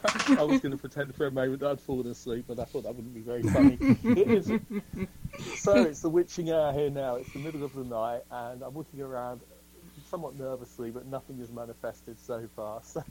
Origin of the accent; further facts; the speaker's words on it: Bury St Edmunds, East of England, United Kingdom; I grew up in Bury St. Edmunds just down the road